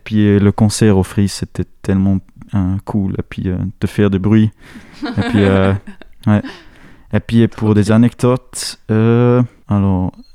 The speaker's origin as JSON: {"language": "French", "region": "German-speaking Switzerland", "country": "Switzerland", "second_language": "French", "said": "Moi, je suis suisse-allemand"}